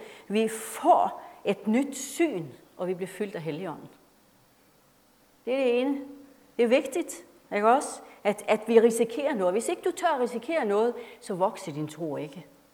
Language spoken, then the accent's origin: Danish; Northern Norway, Norway; deroppe, hvor jeg kommer fra, helt op i det nordlige Norge.